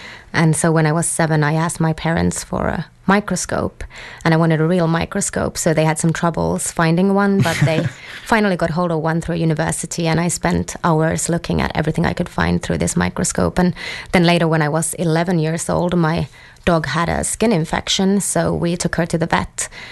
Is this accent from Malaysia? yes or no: no; Finland; So I did a bachelor and master's degree in my home country in Finland in biology.